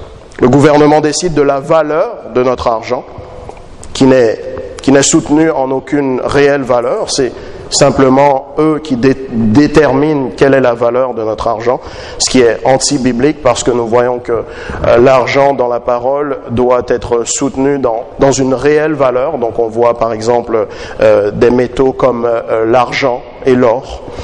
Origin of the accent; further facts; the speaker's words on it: Canada; Chez nous, au Canada, le Dieu de la société est le gouvernement